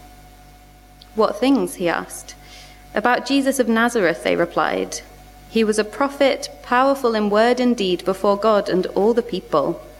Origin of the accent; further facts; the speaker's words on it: London, United Kingdom; now in Swansea, United Kingdom; I do live in Swansea. I'm originally from London-ish kind of way. But I live in Swansea with my husband Nathan